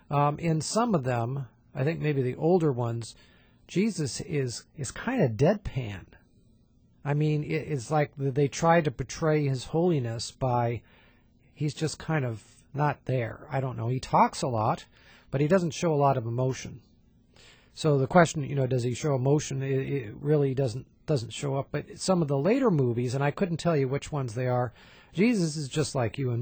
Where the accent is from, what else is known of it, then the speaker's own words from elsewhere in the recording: California, United States; I grew up in West Coast, California.